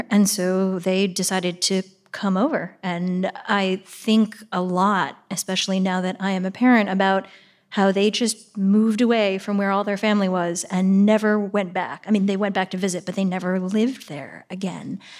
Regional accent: Shaker Heights, Ohio, United States; But when I started writing my second book, which is the one that takes place in Shaker Heights, where I grew up

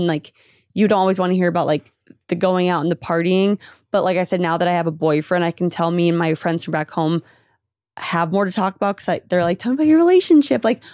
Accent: Minnesota, United States; I grew up in Minnesota. I went to school in North Dakota.

